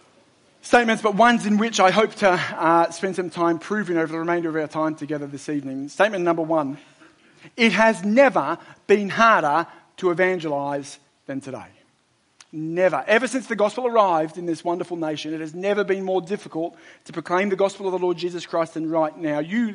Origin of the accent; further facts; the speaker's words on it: Australia; Let me be clear again, and I don't say this as an Australian.